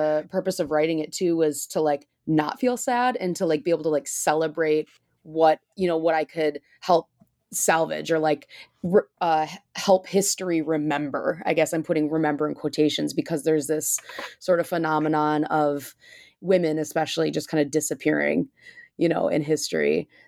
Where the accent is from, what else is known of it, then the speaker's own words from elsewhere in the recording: Michigan, United States; now in Chicago, United States; So I started with the Midwest because I'm biased. I'm from Michigan and I live in Chicago.